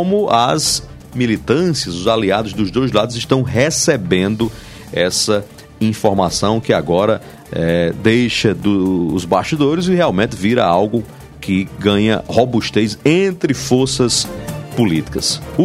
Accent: Marisópolis, Paraíba, Brazil; Em Marisópolis, minha terra natal

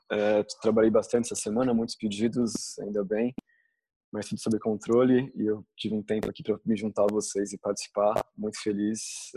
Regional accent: São Paulo, Brazil; now in Praia do Rosa, Brazil; E eu sou de São Paulo, tenho 40 anos e me mudei para a Praia do Rosa, aqui em Santa Catarina, para ficar um pouco mais imerso na natureza

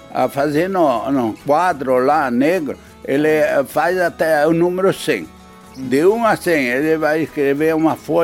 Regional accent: Joaçaba, Santa Catarina, Brazil; born there; Em Santa Catarina, no município de Joaçaba.

